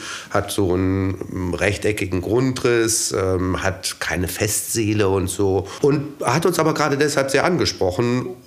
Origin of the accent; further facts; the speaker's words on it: Hamburg, Germany; Ich komme auch aus Hamburg.